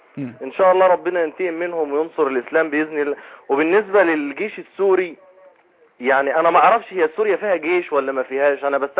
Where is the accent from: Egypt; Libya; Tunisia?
Egypt; اللي هو يعني الطفل عندنا في مصر